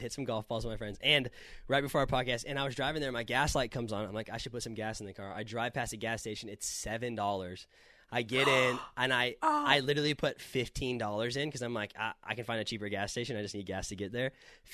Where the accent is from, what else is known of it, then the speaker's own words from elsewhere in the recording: California, United States; Growing up in California, I would give anything for $5 gas.